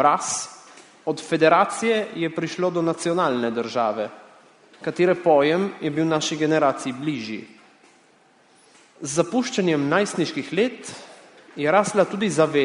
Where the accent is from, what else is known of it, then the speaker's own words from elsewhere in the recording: Italy; No, Italijan nisem, živim v Italiji, imam italijansko državljanstvo, vendar se počutim Slovenca.